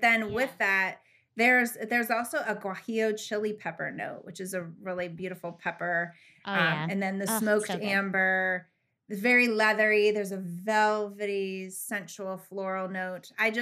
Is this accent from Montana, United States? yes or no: yes; Montana, United States; born there; Ooh, I was born in Montana. And it's a place that I love to go back to.